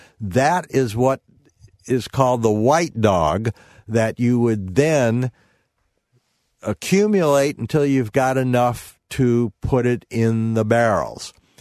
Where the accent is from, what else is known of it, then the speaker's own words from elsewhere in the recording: St. Louis, Missouri, United States; I was a little boy growing up in St. Louis, and my dad and my uncles, they were all bourbon drinkers.